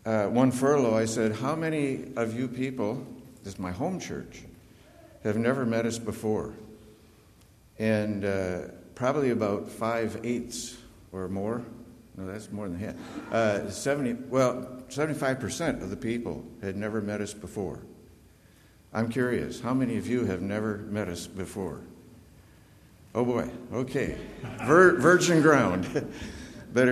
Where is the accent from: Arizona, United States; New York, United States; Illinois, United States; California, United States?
Illinois, United States; Chicago; I'm not a New Englander. I'm an adapted New Englander. I grew up in Chicago.